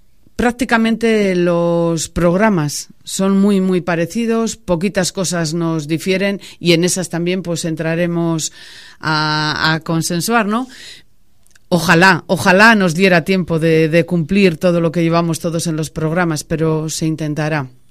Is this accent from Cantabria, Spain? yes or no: yes; Laredo, Cantabria, Spain; Somos gente de Laredo, que estamos por los sitios y lo vimos.